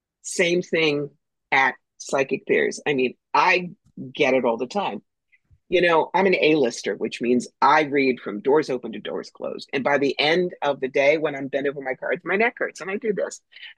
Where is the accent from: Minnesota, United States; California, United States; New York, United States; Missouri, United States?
New York, United States; I'm from New York. Don't screw with me.